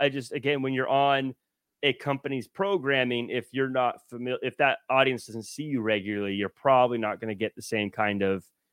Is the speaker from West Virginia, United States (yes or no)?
no; Tacoma, Washington, United States; I'm from Tacoma. In fact, I grew up in Parkland specifically. Representing the PKD of Parkland.